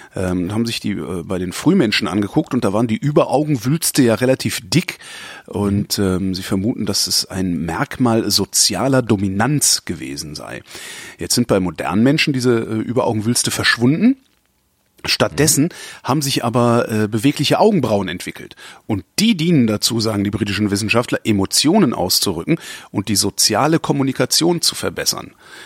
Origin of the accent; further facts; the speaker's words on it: Cologne, North Rhine-Westphalia, Germany; Weil da, wo ich herkomme, also Köln, wenn man da sagt Drum, dann ist das immer was Voluminöses.